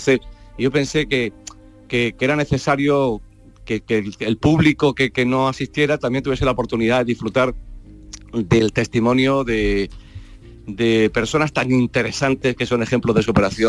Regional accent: Granada, Andalusia, Spain; yo siendo granadino, sobre todo me quedo con el éxito que supone para Granada que se haya celebrado en nuestra tierra

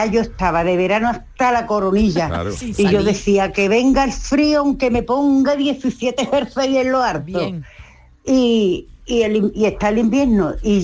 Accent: Jerez de la Frontera, Andalusia, Spain; de Jerez.

